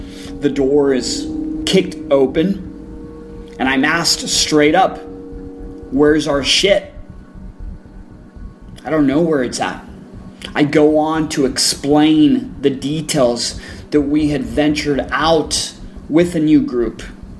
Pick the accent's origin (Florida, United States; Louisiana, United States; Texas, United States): Texas, United States; El Paso; I grew up in El Paso, which is border town with Juarez.